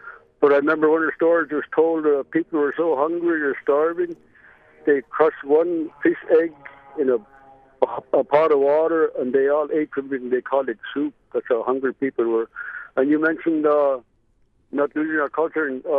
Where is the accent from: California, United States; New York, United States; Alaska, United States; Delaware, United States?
Alaska, United States; Yeah, I'm from the Kuskokwim of Part Yupik